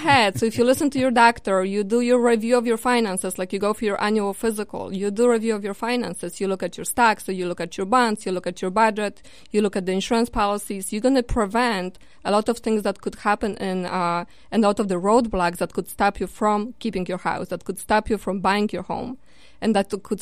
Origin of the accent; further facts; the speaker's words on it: Poland; moved away as an adult; I moved here from Poland 17 years ago, and I went to college and I got myself some education.